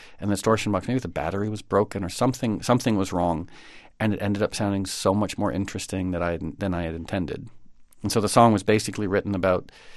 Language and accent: English; Connecticut, United States; also born or lived in New York City; I was born here in Manhattan, or I was born in Harlem, actually, and I grew up in Connecticut and moved back to the city around 88 or 89.